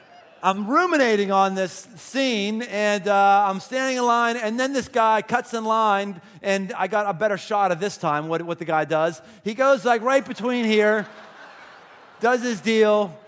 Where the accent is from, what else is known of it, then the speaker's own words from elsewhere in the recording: Pittsburgh, Pennsylvania, United States; now in Ohio, United States; When I came from Pittsburgh, where we picked on West Virginia, came here to Ohio, where in Ohio we pick on Kentuckians.